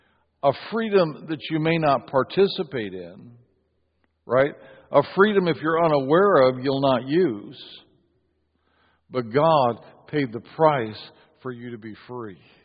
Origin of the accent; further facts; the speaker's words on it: United States; born there; I celebrate the fact that I'm in America, that I live in America, that I was born in America.